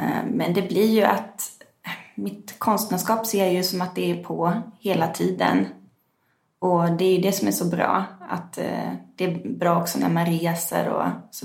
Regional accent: Bläsinge, Kalmar County, Sweden; och är född och uppvuxen på Öland i en liten fiskeby som heter Bläsinge. Och där bodde jag tills jag var 16 år. Sen flyttade jag hemifrån

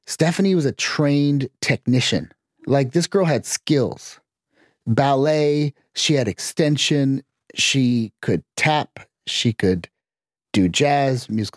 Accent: Canada; I grew up in Canada.

